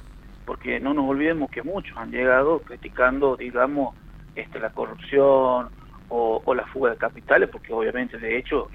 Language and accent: Spanish; Argentina; La gente hoy nos toca lidiar con lo peor que nos está pasando como argentinos, que es la situación económica.